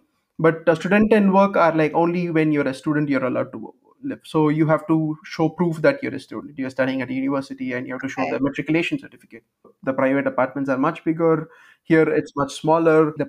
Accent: Chennai, Tamil Nadu, India; English is a second language; moved away as an adult; now in Berlin, Delaware, United States; I come from India. More specifically, I come from South India, from a city called Chennai. And I came to Berlin for my master's studies.

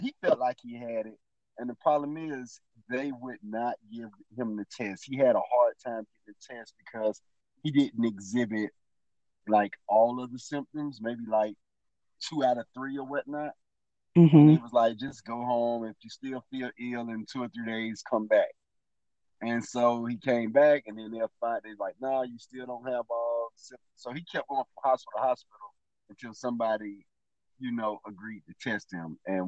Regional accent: Decatur, Georgia, United States; I am born and raised. I am a proud native of Decatur, Georgia. For those you don't know, that city is about 15 minutes east of the city of Atlanta.

